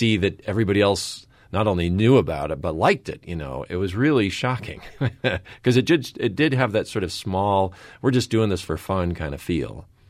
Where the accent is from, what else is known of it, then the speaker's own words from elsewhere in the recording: Minnesota, United States; I grew up in Minnesota. We had relatives in California, and we'd drive across the country.